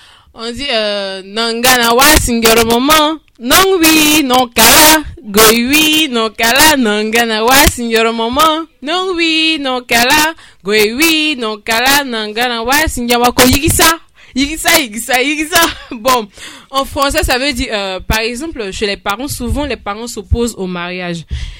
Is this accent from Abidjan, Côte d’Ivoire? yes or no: no; Niakara, Vallée du Bandama, Côte d’Ivoire; Moi, je suis née à Niakara et j'ai fait ma classe de CP1 et CP2 là-bas. Ça m'a permis de m'imprégner de ma culture et de connaître ma langue maternelle.